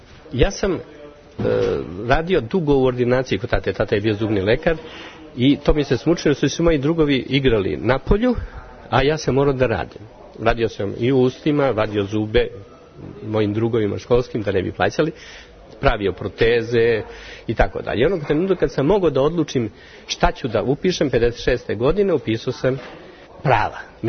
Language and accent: Serbian; Užice, Šumadija and Western Serbia, Serbia; i onda smo otišli u Užice i sad smo mi neki užički Slovenci koji, eto, tako, su opet rasuti po svetu